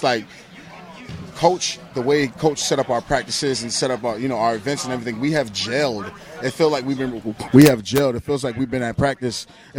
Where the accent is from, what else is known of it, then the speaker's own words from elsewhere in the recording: New England, United States; I'm being from the New England area.